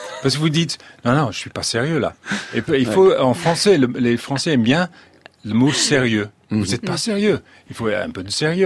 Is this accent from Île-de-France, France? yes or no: yes; Paris, Île-de-France, France; mais je suis parisien, moi je pousse devant